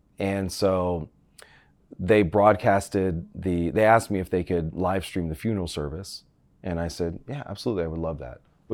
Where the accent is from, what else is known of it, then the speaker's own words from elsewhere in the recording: Canada; And my van, I'm from Canada, I'm used to the snow.